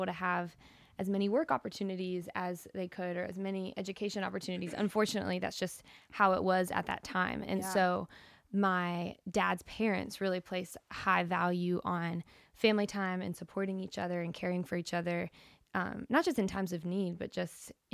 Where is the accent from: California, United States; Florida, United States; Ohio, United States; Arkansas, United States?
Ohio, United States; Cincinnati; now in Nashville, United States; So I've lived in Nashville now, but I grew up in Cincinnati, and we have a family of six, but a huge family on both sides.